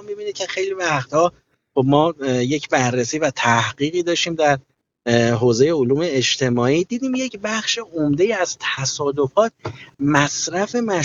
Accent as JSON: {"language": "Persian", "town": "Tehran", "region": "Tehran Province", "country": "Iran", "said": "یعنی مثلا من اهل تهرانم، این جسم با همراه با خانواده میاد سفر میکنه به کاشان"}